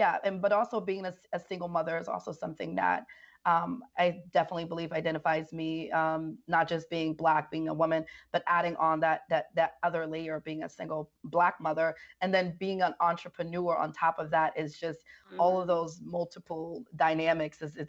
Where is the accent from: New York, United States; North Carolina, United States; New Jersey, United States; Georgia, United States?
New York, United States; New York City; And so growing up in the Bronx and just being a person that's seen violence and have experienced so much in life, living in the Bronx, poverty and fatherlessness and all that stuff